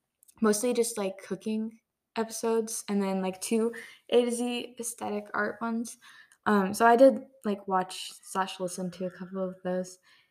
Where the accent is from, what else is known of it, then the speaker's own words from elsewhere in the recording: United States; now in Germany; I am not a German citizen. I am American. I am literally moving back to the States.